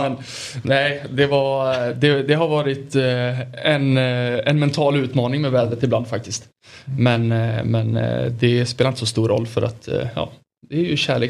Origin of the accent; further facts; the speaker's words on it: Oskarshamn, Kalmar County, Sweden; Ja, där är jag uppväxt.